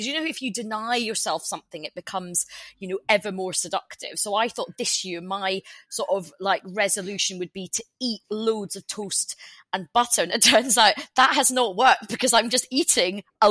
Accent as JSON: {"language": "English", "town": "Glasgow", "region": "Scotland", "country": "United Kingdom", "tie": "born or raised there", "said": "Also, I grew up in Glasgow."}